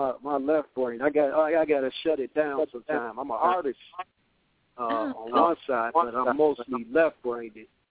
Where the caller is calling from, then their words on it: Texas, United States; I'm calling in from Texas.